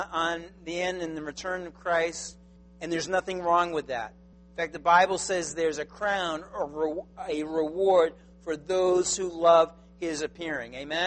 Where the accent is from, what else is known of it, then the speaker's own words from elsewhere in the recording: Massachusetts, United States; And so I looked at one in my hometown, and I didn't find that one. I found another one in another town in Massachusetts with the same name.